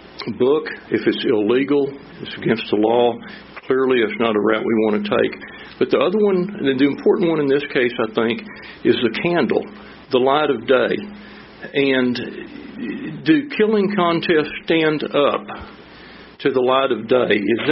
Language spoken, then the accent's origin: English; Sedona, Arizona, United States; I'm from Sedona, Arizona, and I represent no one but myself